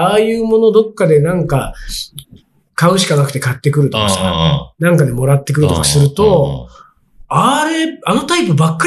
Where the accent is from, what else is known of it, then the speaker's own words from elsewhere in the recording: Kansai, Japan; 私は地元に戻り、うん、大阪の企業に就職しました、うん、関西出身者ですが大阪のことをあまり知らない私にとって